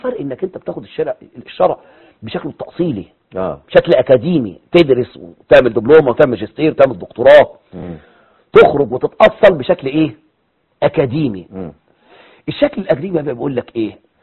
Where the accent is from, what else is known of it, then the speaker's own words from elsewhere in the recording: Monufia Governorate, Egypt; عندنا في المنوفيه